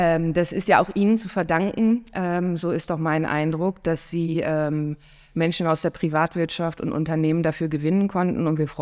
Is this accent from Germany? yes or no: yes; Hamburg, Germany; ich als Hamburgerin empfinde das als Lebensader auch von Hamburg.